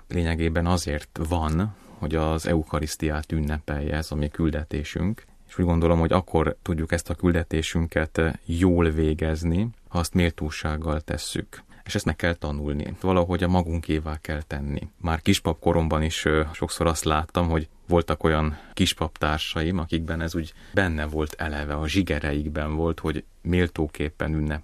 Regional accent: Hungary; now in Prague, Czechia; Ha valahol bemutatkozom, hogy magyar vagyok, akkor látom az emberek arcán, a szemében, hogy örömmel tölti el őket. Van bennük egyfajta kíváncsiság is, hogy milyen az élet Magyarországon, hogyan kerültem Prágába

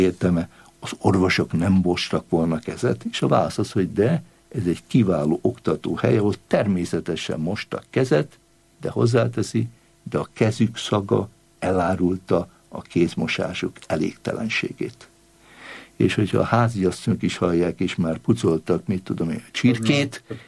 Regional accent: Hungary; én gondoltam, hogy én egy olyan magyar ember vagyok

